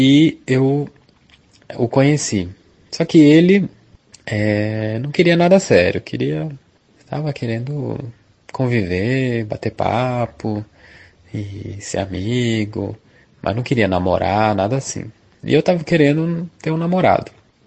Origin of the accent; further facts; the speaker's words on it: Minas Gerais, Brazil; Mas se eu tivesse ali na minha terrinha, lá em Minas, né